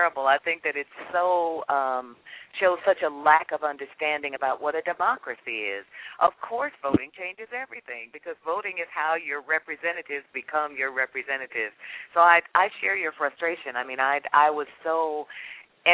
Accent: Detroit, Michigan, United States; growing up in Detroit, my high school was like two blocks away from where Motown started

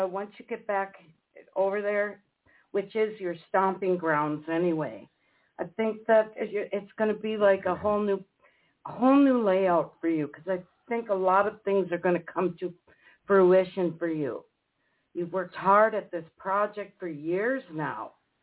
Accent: Serbia; I'm Serbian too.

